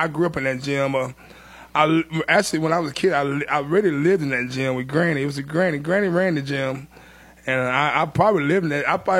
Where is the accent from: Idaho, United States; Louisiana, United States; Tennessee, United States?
Tennessee, United States; Portland; also born or lived in Indianapolis, United States; Well, I was born in Indianapolis, but I moved to Portland when I was about 5 years old. I went through all the, you know, Walt Hardison, and I went through Portland High School